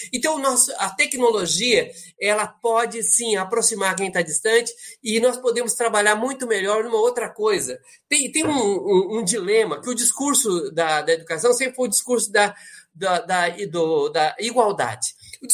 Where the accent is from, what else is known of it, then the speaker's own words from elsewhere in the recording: Tomazina, Paraná, Brazil; born there; ou lá em Tomazina, aí no Norte Velho do Paraná, onde eu nasci, perto ali no Ribeirão da Anta, onde eu nasci.